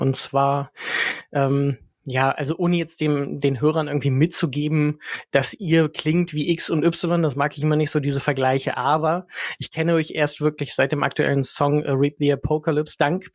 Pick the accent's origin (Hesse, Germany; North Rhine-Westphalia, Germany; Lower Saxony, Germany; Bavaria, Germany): Lower Saxony, Germany; Ich bin in der Nähe von Göttingen aufgewachsen